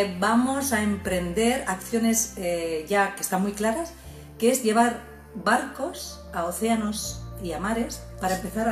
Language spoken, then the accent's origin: Spanish; Sabadell, Catalonia, Spain; la ciudad de la que yo soy, de Cataluña, que se llama Sabadell.